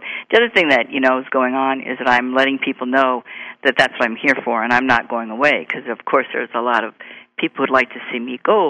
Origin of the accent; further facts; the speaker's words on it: Illinois, United States; now in New Mexico, United States; I'm actually from Illinois, but I moved to New Mexico. It was 2 years ago this last April.